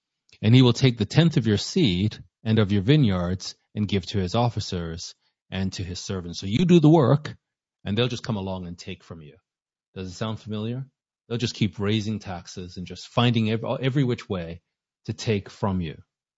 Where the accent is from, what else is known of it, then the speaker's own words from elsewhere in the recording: Canada; I'm a Canadian, so I don't know the ins and outs